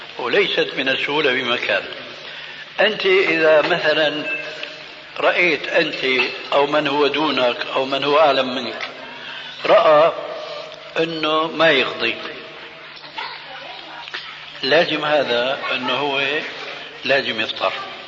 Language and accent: Arabic; Damascus Governorate, Syria; كما يقولون عندنا في الشام،